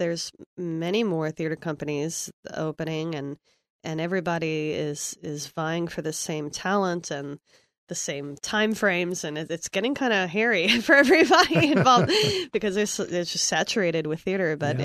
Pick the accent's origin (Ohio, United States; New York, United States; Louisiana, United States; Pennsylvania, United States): New York, United States; moved away; I'm originally from New York, and I happened to move out here about, 12 years ago.